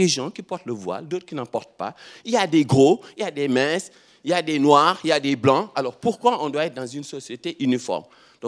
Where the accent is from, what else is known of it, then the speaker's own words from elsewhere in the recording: Switzerland; Et nous, on est des Suisses. On est des Suisses et on respecte les droits en Suisse